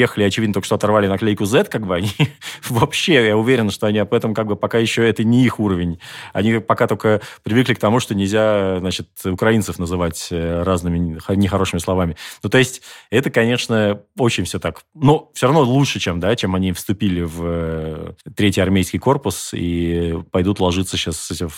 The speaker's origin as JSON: {"language": "Russian", "region": "Moscow", "country": "Russia", "moved": "yes", "said": "Мы такие, из Москвы."}